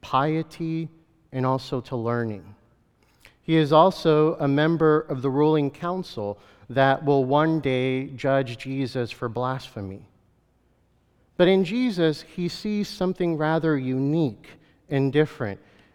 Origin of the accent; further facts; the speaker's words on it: Kentucky, United States; So a simple truth that I am an American Salvadorian man who was raised in Kentucky and a Christian